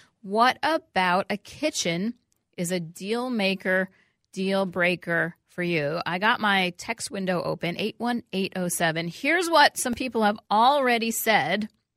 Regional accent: New York City, New York, United States; because that's a thing I grew up with in New York City also.

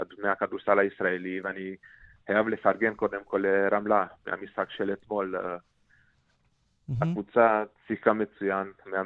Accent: Transylvania, Romania; Hebrew is a second language; moved away; also born or lived in Israel; אני נולדתי וגדלתי ברומניה, למשל בטרנסילבניה, ועליתי לארץ ב-1995

